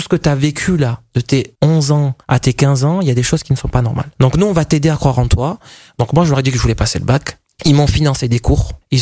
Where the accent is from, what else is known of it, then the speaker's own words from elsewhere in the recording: Marseille, Provence-Alpes-Côte d'Azur, France; also born or lived in Embrun; Donc, je suis passé de Marseille Nord, où je sortais pas du quartier, jusqu'à Embrun, à la montagne, où j'étais un peu isolé.